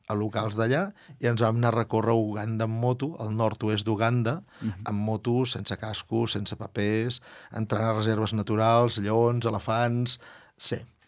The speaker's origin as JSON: {"language": "Catalan", "town": "Palamós", "region": "Catalonia", "country": "Spain", "said": "Tenim una petita ONG a Sant Antoni de Calonge, soc de Palamós"}